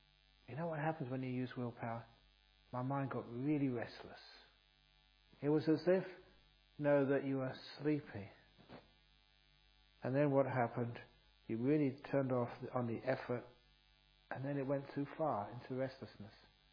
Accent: England, United Kingdom; born there; So I was sleep deprived, malnourished, and I was born in England.

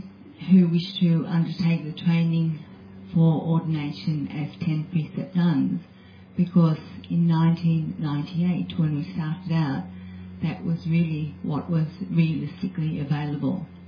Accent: Australia; born there; I'm Australian-born and of long standing in the Sangha.

